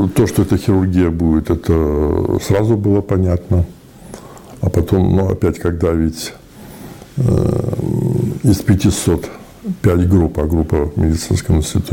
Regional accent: Pskov Oblast, Russia; born there; Родился я в Псковской области. Ну, можно сказать, Великие Луки рядом с Великими Луками. Простой рабочей семьи. Отец просто рабочий, правда, какого-то высокого разряда.

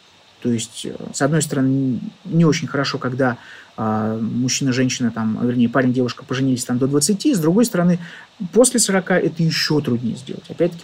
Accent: Saint Petersburg, Russia; Мне почти 39, я из Санкт-Петербурга.

